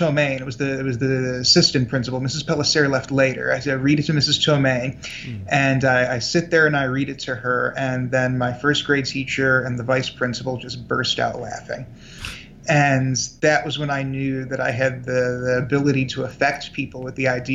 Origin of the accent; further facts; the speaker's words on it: Houston, Texas, United States; born there; Yeah, I was born in Houston.